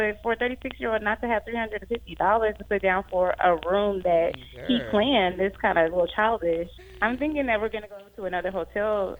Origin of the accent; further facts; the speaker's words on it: Virginia, United States; I mean, I'm from Virginia.